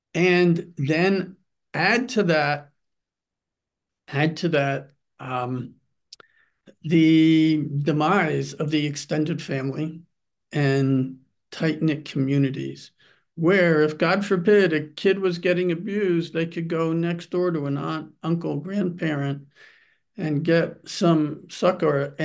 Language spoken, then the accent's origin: English; Allentown, Pennsylvania, United States; when I grew up in Allentown, there was the city of Allentown, and then there's farmland, right?